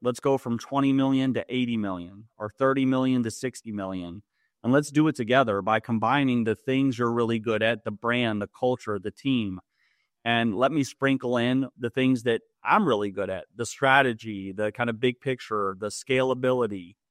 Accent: Memphis, Tennessee, United States; also born or lived in New York City; So I was born and raised here in Memphis. I went to school in New York City for college. I did the Wall Street thing for a couple of years and hated it. And then moved back to Memphis in 2008

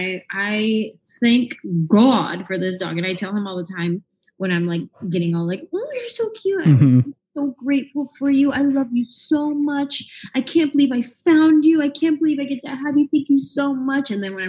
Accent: California, United States; I grew up in the Bay Area. Yay. Bay Area.

